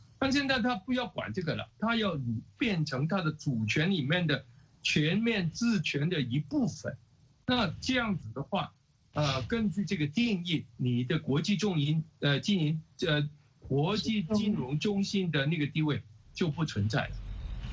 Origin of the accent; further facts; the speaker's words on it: Guangdong, China; 就变成我们广东人说的那种糖水滚糖鱼